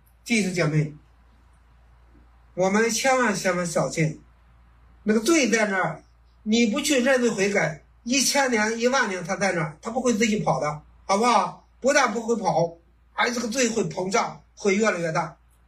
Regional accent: China; 我们中国人有句话，睁着眼说瞎话

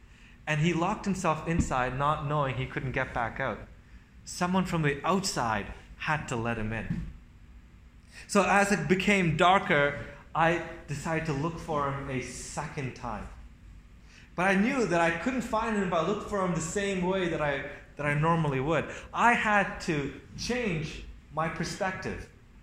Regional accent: India; born there; as many of you know, I was born in India.

